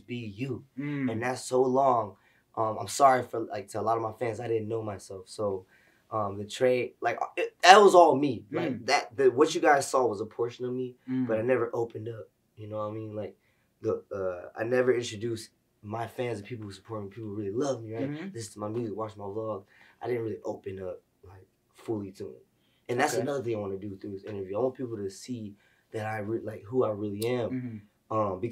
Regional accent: Dover, Delaware, United States; born there; My parents met on the Air Force base. I was born on the Air Force base.

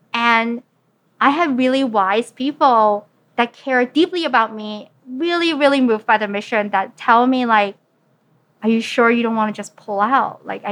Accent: Hong Kong; born there; I was born in Hong Kong and I was born to parents who are either immigrants from China or their parents were immigrants from China.

